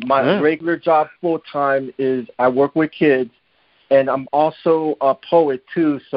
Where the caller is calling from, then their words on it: Orlando, Florida, United States; I'm calling you from Orlando, Florida right now.